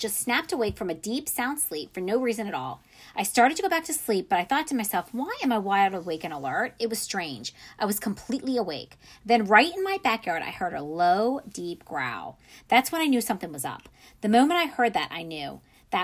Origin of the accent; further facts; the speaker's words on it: Maryland, United States; So, I grew up in Maryland, so this is kind of, you know, near where I grew up.